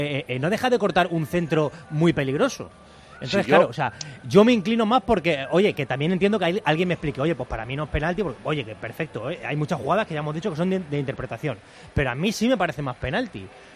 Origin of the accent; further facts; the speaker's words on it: Mérida, Extremadura, Spain; yo soy de Mérida?